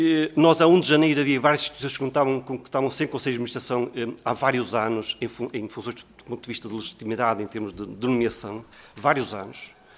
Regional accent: Porto, Portugal; Eu venho do Porto

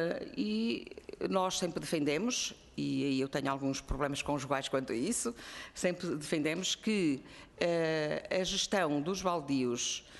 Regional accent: Vila Real, Norte, Portugal; principalmente em Vila Real, de onde sou

